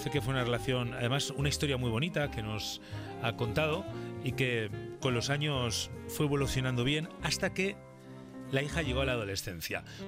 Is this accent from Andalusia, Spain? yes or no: no; Burgos, Castile and León, Spain; corresponsal en mi tierra, en Burgos.